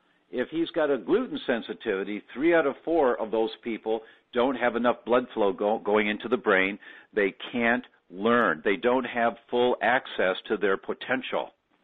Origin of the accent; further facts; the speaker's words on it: Midwest, United States; Now, I'm originally from the Midwest, and we know in the Midwest that in the middle of the summer